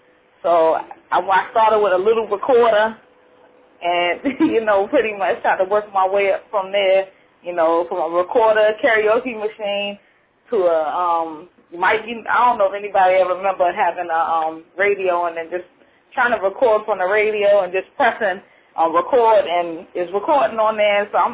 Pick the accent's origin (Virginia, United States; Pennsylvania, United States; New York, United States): Virginia, United States; Richmond; I'm from Richmond, VA. I'm 22 years of age